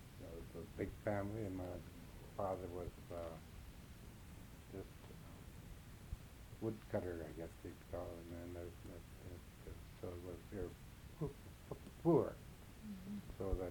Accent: Michigan, United States; born there; I was born here in Piscataqua Town.

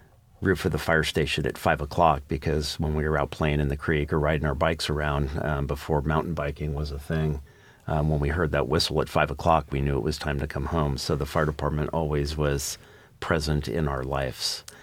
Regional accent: Larkspur, California, United States; I was born in 1960 in Larkspur at, I think it was called the Cottage Hospital, but it was Marin General Hospital, and I spent my whole life in Marin County.

